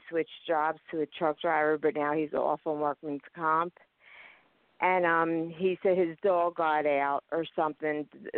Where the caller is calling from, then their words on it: Pennsylvania, United States; I'm calling from Pennsylvania.